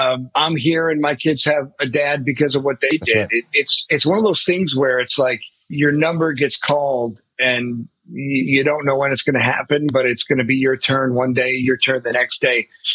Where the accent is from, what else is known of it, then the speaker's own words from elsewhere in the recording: Buffalo, New York, United States; I'm from Buffalo. We have snow all the time.